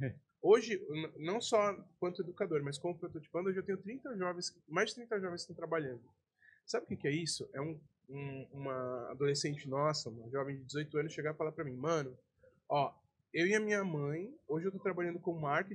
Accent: São Paulo, Brazil; Eu sou de São Paulo, que nem eu falei pra vocês, né? Eu sou filho mais velho de 9 irmãos.

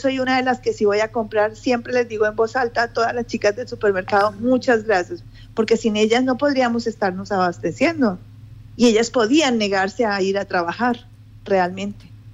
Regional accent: Colombia; now in Canary Islands, Spain; que le amo mi tierra, Colombia, y no se vayan de Colombia, quédense en Colombia

